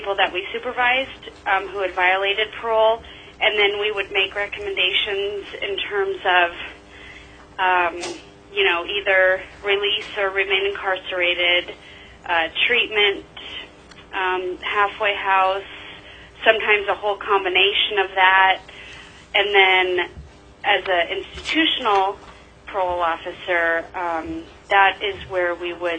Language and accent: English; Fairbanks, Alaska, United States; I was born and raised in Fairbanks. I went to the University of Alaska Fairbanks here